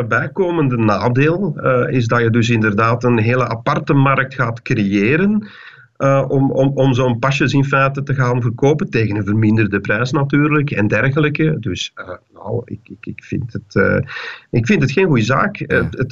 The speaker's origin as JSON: {"language": "Dutch", "country": "Belgium", "said": "stel nu als wij als Belg bijvoorbeeld op zo'n site terecht willen."}